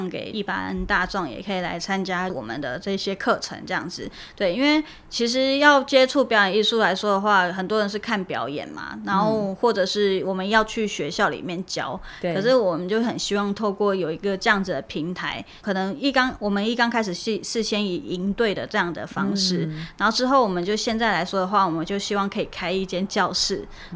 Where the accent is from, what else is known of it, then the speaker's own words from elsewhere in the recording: Taoyuan, Taiwan; 就是算是我因为我本身是桃园人这样子，然后我们全部几乎都是因为在台中读书，